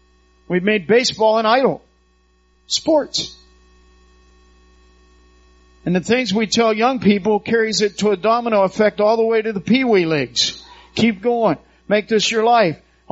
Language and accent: English; Pittsburgh, Pennsylvania, United States; I'm a Steelers fan. Why am I a Steelers fan? Because I was raised in Pittsburgh.